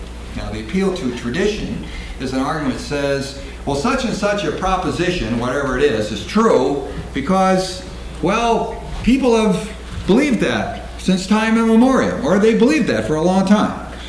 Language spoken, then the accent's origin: English; Wisconsin, United States; Now, in my home state of Wisconsin, not too long ago, we voted